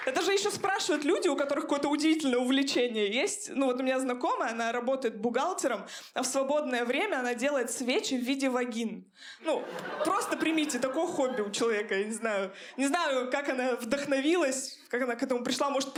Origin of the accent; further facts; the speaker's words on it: Chelyabinsk, Chelyabinsk Oblast, Russia; Ну, я понимаю, я из Челябинска, я росла в многодетной семье